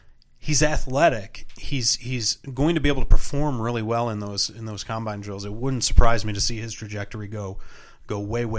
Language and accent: English; Rochester, New York, United States; Hey, I'm from Rochester, man. Blue-collar, Rust Belt, those are my people.